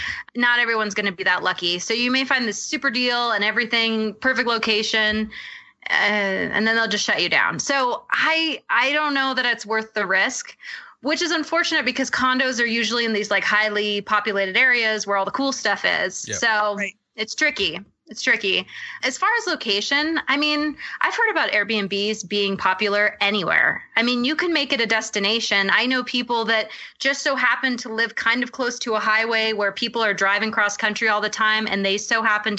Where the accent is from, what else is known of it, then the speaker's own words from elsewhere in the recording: Maui, Hawaii, United States; I'm actually from Hawaii, so I'm from Maui